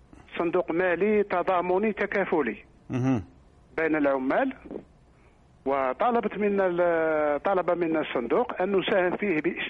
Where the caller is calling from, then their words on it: Algeria; نحن في الجزائر عندنا منحة إضافية تسمى منحة التقاعد التكميلي